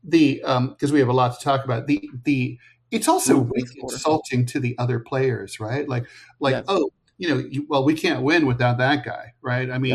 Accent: United States; But I mean, it's embarrassing to me as an American.

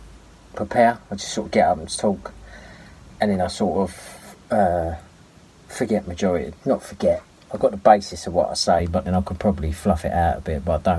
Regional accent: United Kingdom; I'm from the UK.

